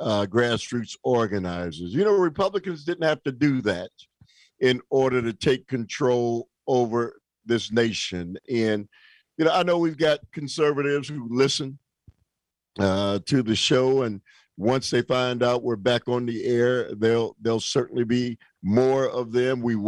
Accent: United States; You know, I'm an American

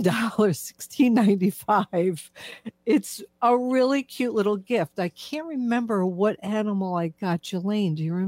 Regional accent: New York, United States

